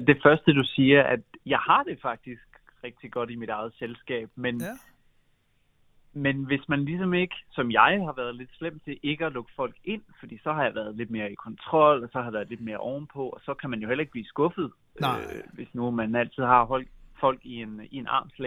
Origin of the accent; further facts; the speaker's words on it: Central Denmark Region, Denmark; born there; og jeg er født ind i Vestjylland